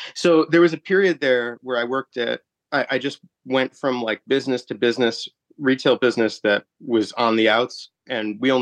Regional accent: Glenview, Illinois, United States; oh, yeah, no, actually, I'm from Glenview.

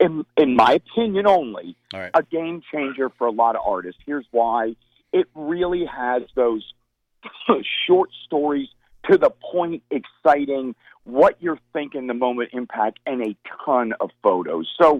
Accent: Mechanicsburg, United States; There are so many stories that growing up in Mechanicsburg and things that happened to us that drive us to become

